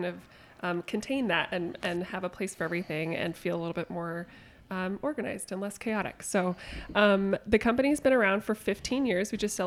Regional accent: Tucson, Arizona, United States; Okay. I've lived all over the state. I grew up in Tucson.

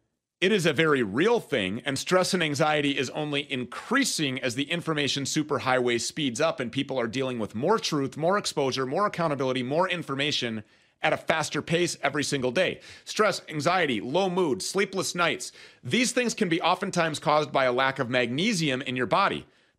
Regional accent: Minnesota, United States; I'm from Minnesota.

